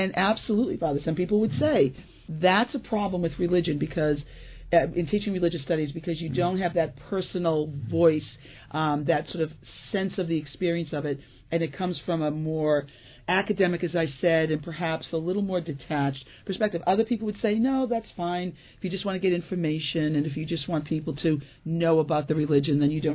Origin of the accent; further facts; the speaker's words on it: Boston, Massachusetts, United States; I grew up in Boston, and I went to a school called Boston Latin.